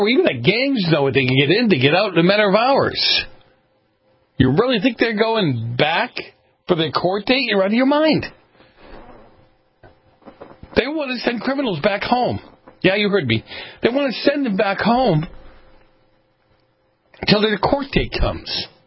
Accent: New York, United States; also born or lived in Boston; Many people in my culture, the Italian culture where I grew up in New York and Boston, with the exception of the mafia, yeah, okay, whatever, came here for a better life.

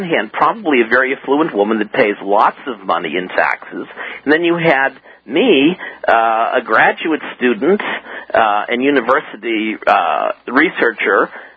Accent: United States; being an American, I had to purchase a very inexpensive Quebec Blue Cross Blue Shield policy that's equal to what the Canadians have.

